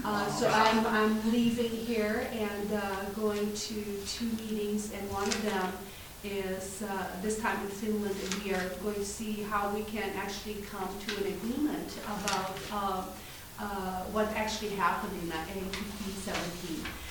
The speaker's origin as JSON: {"language": "English", "country": "Brazil", "lives_now": "Decorah, United States", "said": "I'm a professor at the Luther College in Decorah, Iowa. I'm originally from Brazil."}